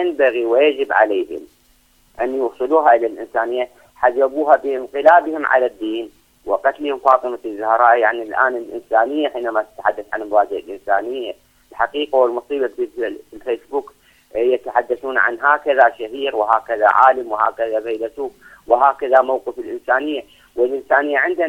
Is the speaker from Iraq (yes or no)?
yes; Iraq; المصائب التي تجري عندنا في العراق